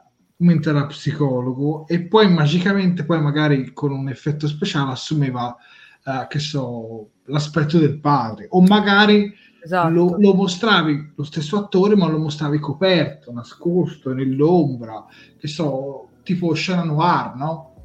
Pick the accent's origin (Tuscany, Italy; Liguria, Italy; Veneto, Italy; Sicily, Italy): Tuscany, Italy; specifichiamo che noi siamo toscani